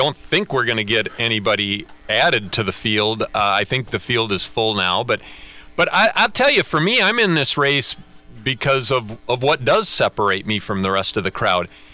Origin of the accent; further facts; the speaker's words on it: Wisconsin, United States; I'm from Clark County. I grew up on a dairy farm in Clark County near a little town named Dorchester